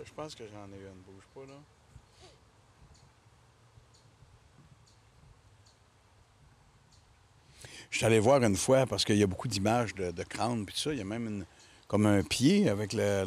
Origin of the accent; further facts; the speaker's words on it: Lévis, Quebec, Canada; Moi, je suis natif de Lévis